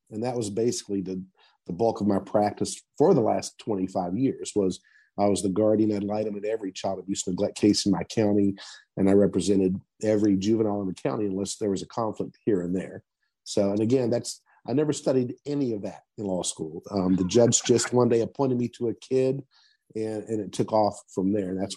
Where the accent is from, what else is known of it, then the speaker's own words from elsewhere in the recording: Danville, West Virginia, United States; be living right here in Danville, Madison, if I wasn't proud of the people that live here and in my hometown.